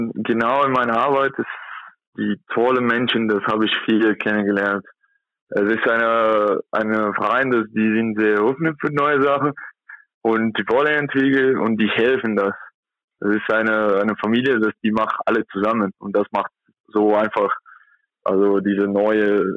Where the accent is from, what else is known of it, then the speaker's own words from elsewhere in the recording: São Paulo, Brazil; German is a second language; now in Germany; Ich komme aus São Paulo, das ist 12 Millionen Personen, da wohnt. Und hier in Gondas nur 80.000.